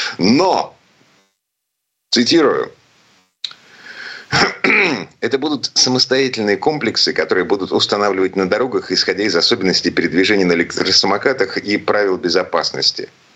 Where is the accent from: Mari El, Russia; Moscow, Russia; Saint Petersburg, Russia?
Saint Petersburg, Russia; из Петербурга